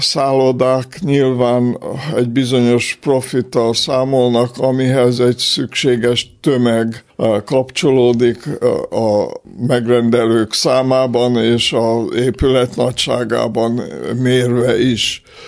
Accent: Békéscsaba, Békés, Hungary; also born or lived in Austria; Békés Csabán születtem, ott éltem 7 éves koromig, utána megint Ausztriába visszatérve még egy pár évig

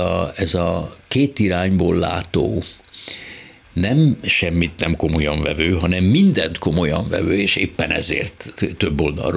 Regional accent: Hungary; mint magyar, de legalább olvasni németül tudó színész

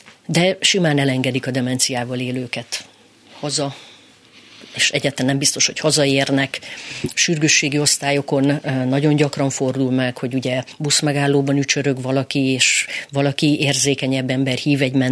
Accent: Miskolc, Borsod-Abaúj-Zemplén, Hungary; Akár tetszik, akár nem, én Miskolcról jöttem

